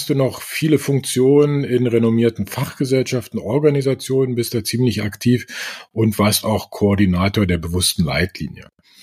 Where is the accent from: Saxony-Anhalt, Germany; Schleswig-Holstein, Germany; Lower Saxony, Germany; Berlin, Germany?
Berlin, Germany; in meiner Heimatstadt in Berlin